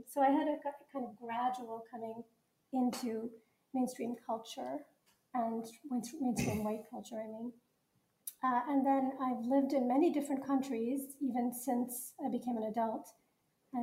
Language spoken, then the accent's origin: English; Montreal, Quebec, Canada; English is a second language; now in United States; And then I grew up in Canada, so I very much identify as a Canadian and a Quebecer as well, which is, I grew up in Montreal, speaking French. I think my identity is very much that of somebody who's multilingual and multicultural, multi-ethnic.